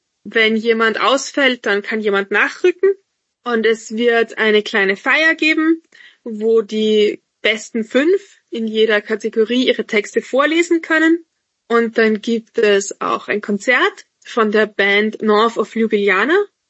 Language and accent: German; Austria; Wir kommen ja alle aus Österreich.